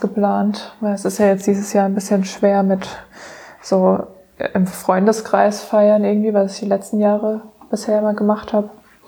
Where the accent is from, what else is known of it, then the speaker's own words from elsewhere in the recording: Karlsruhe, Baden-Württemberg, Germany; moved away as an adult; now in Mainz, Germany; Ich komme eigentlich aus Karlsruhe und bin zum Studieren hierher gezogen.